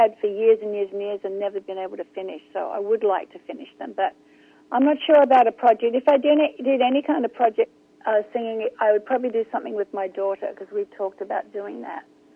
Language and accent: English; Australia; also born or lived in England; Well, when I was five and I got to Australia, I don't really know what kind of accent.